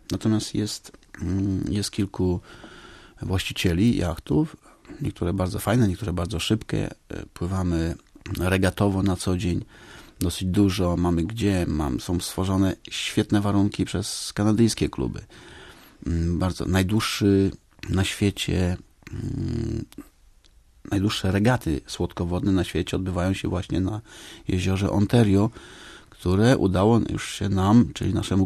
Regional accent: Warmian-Masurian Voivodeship, Poland; Nie, ja jestem z Mazur.

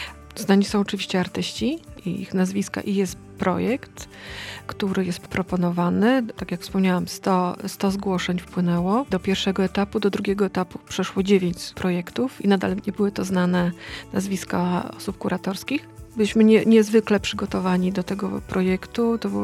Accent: Podlaskie Voivodeship, Poland; born there; now in Gdańsk, Poland; Jestem gdańszczanką z wyboru. Urodziłam się na Podlasiu, pod Hajnówką, mała miejscowość. Potem studiowałam w Białymstoku.

